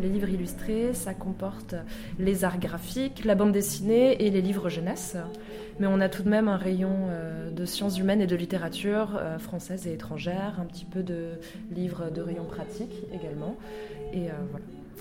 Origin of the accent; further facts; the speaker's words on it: Grand Est, France; now in Paris, France; on n'est pas parisienne, on vient d'Alsace, mais quand on est emménagé à Paris pour nos études, on s'est retrouvé dans ce quartier et on a vécu en colocation rue des Poissonniers.